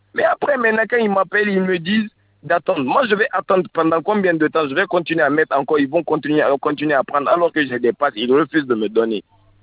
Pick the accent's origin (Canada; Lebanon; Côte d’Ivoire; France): Lebanon; moi, je suis un Libanais.